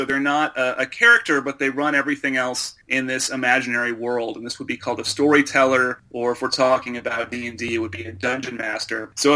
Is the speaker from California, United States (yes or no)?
no; Texas, United States; I grew up in Texas, which didn't help dealing with this kind of culture.